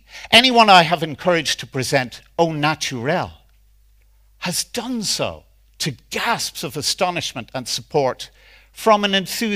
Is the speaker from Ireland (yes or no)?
yes; Ireland; as a teenager, growing up in Ireland, was really quite liberating.